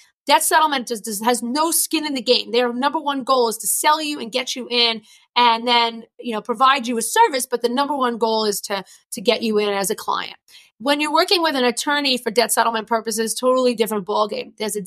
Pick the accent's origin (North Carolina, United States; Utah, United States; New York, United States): New York, United States; accent: New York; between my New York accent, my lawyer-like personality, and my area of practice, like it's just not a soft look.